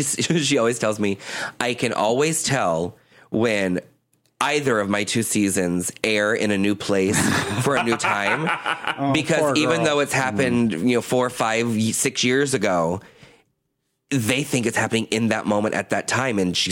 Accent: Leesburg, Florida, United States; We're from Leesburg, Florida, teeny tiny little town

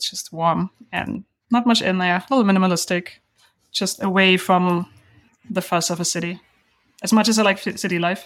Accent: Baden-Württemberg, Germany; Yeah, I grew up in Germany, southern Germany, close to the Black Forest.

